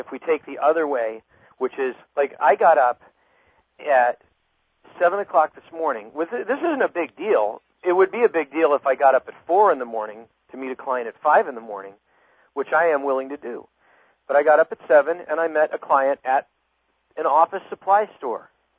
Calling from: Camarillo, California, United States; I'm calling from Camarillo.

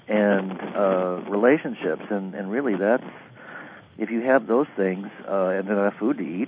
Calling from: California, United States; I'm in Northern California in Gold Country.

